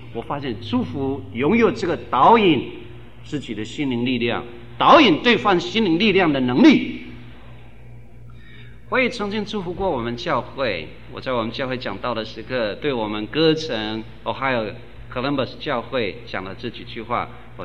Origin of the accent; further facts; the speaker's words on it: Taiwan; 比如说我们台湾人写文章的时候会说下雨了